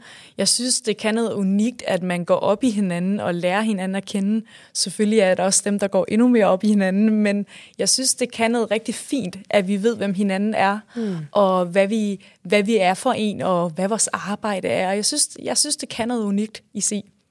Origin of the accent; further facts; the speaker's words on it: Zealand, Denmark; Også selvom jeg var en sjællænder